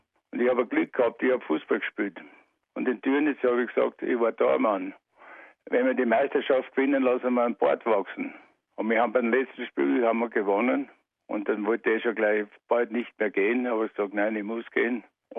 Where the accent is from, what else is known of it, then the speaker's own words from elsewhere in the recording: Lower Austria, Austria; moved away as an adult; also born or lived in Türnitz; now in Australia; Ich bin 1959 von Österreich weg. Ich bin geboren in Waldviertel. Und wie ich 14 Jahre alt war, bin ich nach Dürnitz runtergegangen zu meinem Vater.